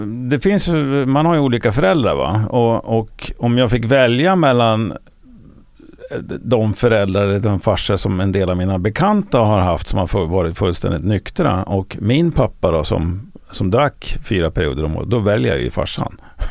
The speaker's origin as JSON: {"language": "Swedish", "town": "Östersund", "region": "Jämtland County", "country": "Sweden", "tie": "born or raised there", "said": "Född och uppvuxen i Östersund."}